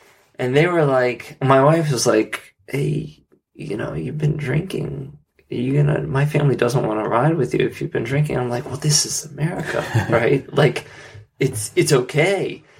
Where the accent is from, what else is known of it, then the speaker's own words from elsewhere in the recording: Virginia, United States; also born or lived in Washington, D.C.; I as an American, as a Northern Virginia native who was born in D.C., I can totally relate.